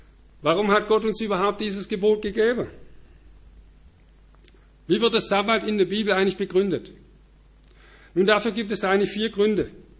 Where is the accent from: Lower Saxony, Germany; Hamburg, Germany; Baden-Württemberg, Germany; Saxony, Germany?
Baden-Württemberg, Germany; Alpirsbach; der wird jedes Jahr in meinem Heimatort in Alpirsbach am dritten Sonntag im September ausgetragen.